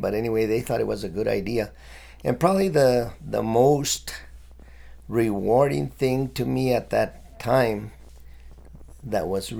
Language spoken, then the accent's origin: English; Amalia, New Mexico, United States; Growing up in Amalia, there was probably like four different groups.